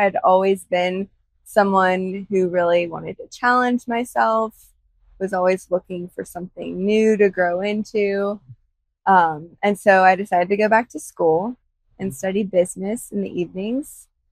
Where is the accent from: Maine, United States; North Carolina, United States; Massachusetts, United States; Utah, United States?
North Carolina, United States; Charlotte; Yeah, I grew up here in Charlotte, actually just a little bit south of here.